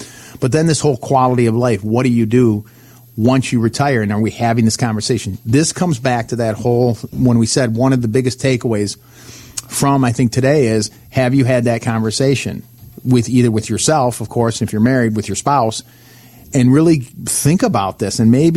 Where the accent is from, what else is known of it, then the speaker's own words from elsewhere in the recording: Michigan, United States; You know, I'm originally from Michigan. I live here.